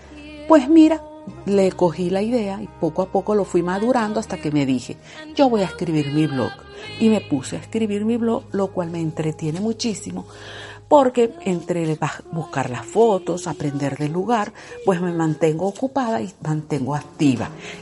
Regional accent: Venezuela; En el continente suramericano, nosotros somos de Venezuela

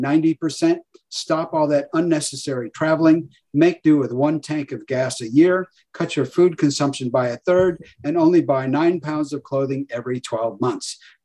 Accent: United States; I haven't shopped Amazon for years. I guess I'm too American.

